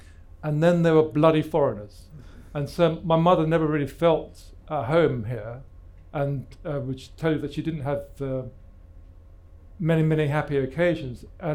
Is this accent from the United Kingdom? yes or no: yes; Luton, East of England, United Kingdom; So we used to have a game when I was growing up in Luton.